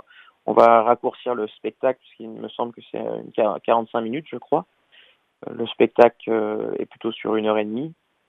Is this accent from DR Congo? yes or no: no; Clermont-Ferrand, Auvergne-Rhône-Alpes, France; je suis originaire et natif de Clermont-Ferrand.